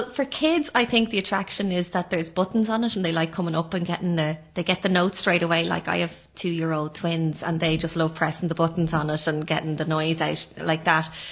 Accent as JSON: {"language": "English", "town": "Ashbourne", "region": "Leinster", "country": "Ireland", "tie": "born or raised there", "lives_now": "Gweedore, Ireland", "said": "I come from Ashburn in County Meath, and my parents are there, and they play the fiddle and dance as well. So I grew up in a musical household"}